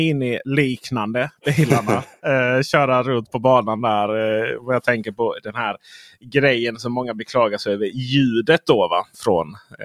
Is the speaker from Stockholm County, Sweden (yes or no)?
no; Skåne, Sweden; som skåning jag är